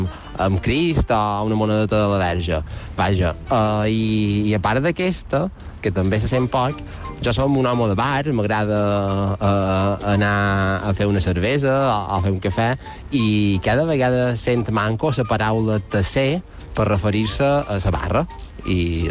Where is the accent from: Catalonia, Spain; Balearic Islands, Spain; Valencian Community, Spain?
Balearic Islands, Spain; Manacor; Ja som de Manacor i bueno, tenim qualque paraula pròpia, com vieta, que no sé si s'utilitza a qualque altre poble